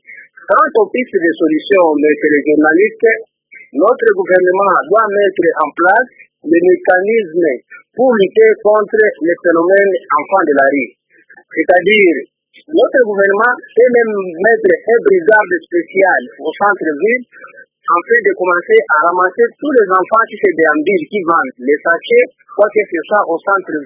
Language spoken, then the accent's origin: French; Katanga, DR Congo; c'est le cas qui est fait ici chez nous au Katanga